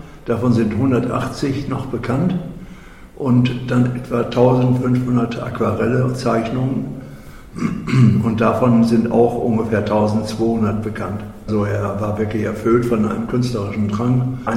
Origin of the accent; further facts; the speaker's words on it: Papenburg, Lower Saxony, Germany; born there; Wir kommen beide aus Papenburg gebürtig, haben hier in Papenburg 1970 unsere Hochzeit gefeiert.